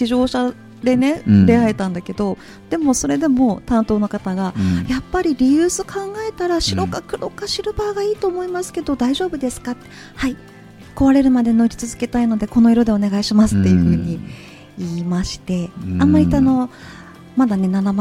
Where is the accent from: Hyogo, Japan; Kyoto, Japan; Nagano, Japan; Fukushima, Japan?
Nagano, Japan; also born or lived in Osaka; 私長野県育ちで、大阪生まれの長野県育ちで、で、飯田市に住んでる時に